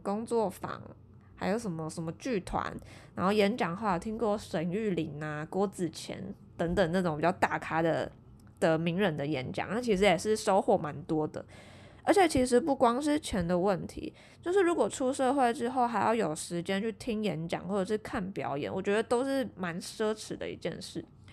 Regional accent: Kaohsiung, Taiwan; 因为我是高雄人

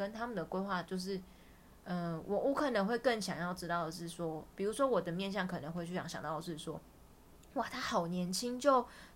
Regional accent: Taiwan; 我们就是台湾人

